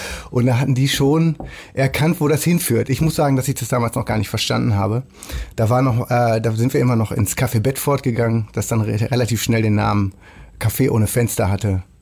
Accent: Hamburg, Germany; Dann ist natürlich Hamburg meine Heimat, wenn ich über die Elbbrücken reinkomme, ne?

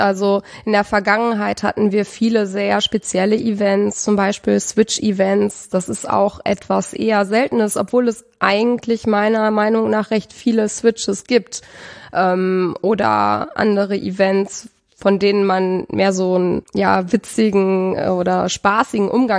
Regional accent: North Rhine-Westphalia, Germany; Thales oder ich, wir sind aus NRW, wir haben eine relativ lange Anreise.

